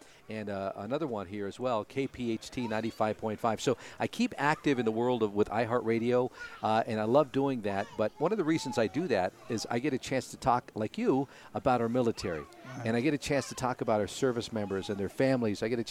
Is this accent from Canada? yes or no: no; Los Angeles, California, United States; now in Colorado, United States; I'm from Los Angeles originally, but most of my life has been in Colorado.